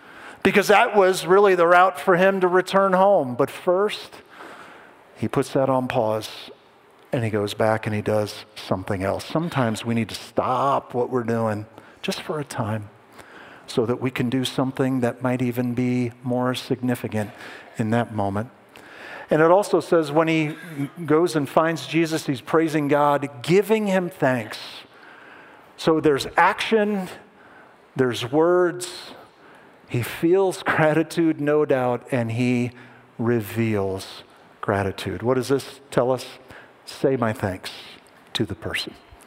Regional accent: East Coast, United States; I grew up on the East Coast

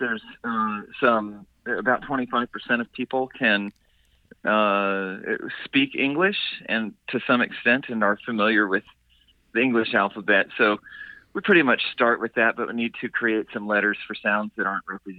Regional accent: California, United States; Okay, I'm a Southern Californian and grew up without the church

